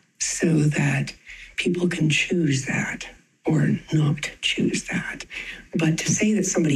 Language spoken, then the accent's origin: English; Canada; And I am so glad that I'm a Canadian.